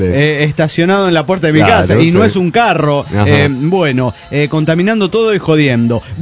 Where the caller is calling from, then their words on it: Valle Hermoso, Córdoba, Argentina; de Vallehermoso, Córdoba, Argentina.